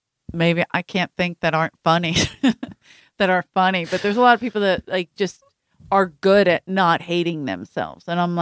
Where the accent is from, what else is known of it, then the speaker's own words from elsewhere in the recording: Ireland; We're Irish. That's how we look at the world.